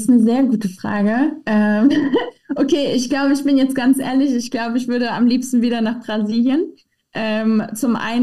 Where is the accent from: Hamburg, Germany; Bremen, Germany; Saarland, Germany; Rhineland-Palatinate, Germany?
Rhineland-Palatinate, Germany; Koblenz; wir kommen ja hier aus Koblenz, unmittelbar neben uns ist eben das Ahrtal.